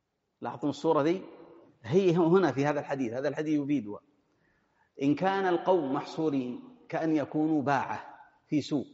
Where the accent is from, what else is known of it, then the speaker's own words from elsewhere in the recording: Hejaz, Saudi Arabia; عندنا في الحجاز يقولون زقاق، أو هنا فريج ولا لا